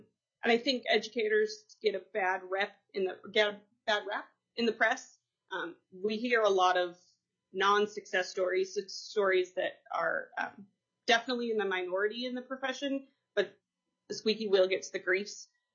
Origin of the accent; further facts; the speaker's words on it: Tacoma, Washington, United States; now in Kivalina, United States; Most of my life, I grew up in Tacoma. And I went to college in Ellensburg on the other side of the mountains and then came to Kivalina.